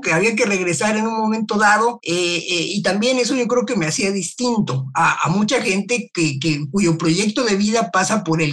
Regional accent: Mexico; Yo no tenía ninguna aspiración de quedarme a vivir en Estados Unidos, ¿no? Francamente, había cosas que yo extrañaba mucho de México

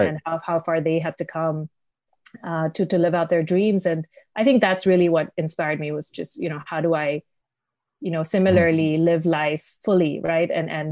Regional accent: Jammu and Kashmir, India; certainly consider myself a third culture kid. And my story really begins with my parents, two people with very humble beginnings from Kashmir in India, which is where I'm from

